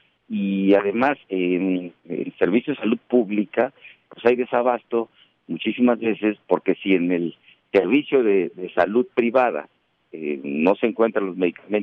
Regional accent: Guerrero, Mexico; soy guerrerense, soy senador de la República de Guerrero

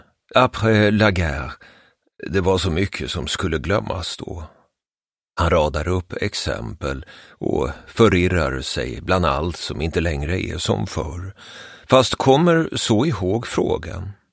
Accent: Sweden; Nej då, inte alls. Jag är svensk och söker huset där en landsman, Ivar Kryger, bodde.

